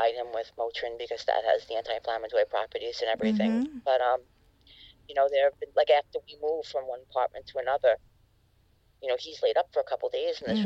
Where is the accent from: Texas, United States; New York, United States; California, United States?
New York, United States; You know, I grew up on Long Island, and a lot of the kids applied for SUNY Albany just for its reputation.